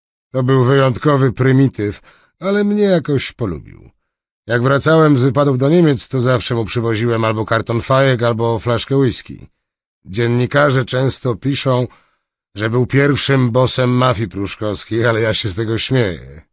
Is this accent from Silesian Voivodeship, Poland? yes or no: no; Warsaw, Masovian Voivodeship, Poland; Ja też jestem dzieckiem warszawskiej Pragi Południe. To tam w latach 80. uczyłem się przestępczego rzemiosła. Wychowałem się w domu dziecka